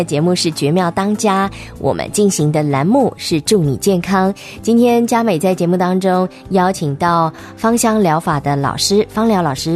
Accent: China; 我们中国人比较熟悉中药，我们比较不熟悉精油类的

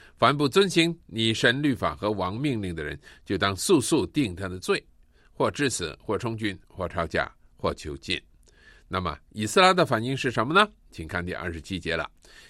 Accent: China; 我们中国人说三岁定八十

